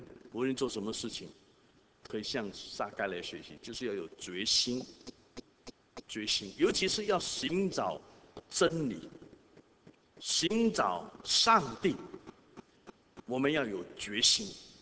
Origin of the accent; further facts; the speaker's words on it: Guangdong, China; 所以我们广东人有一句话，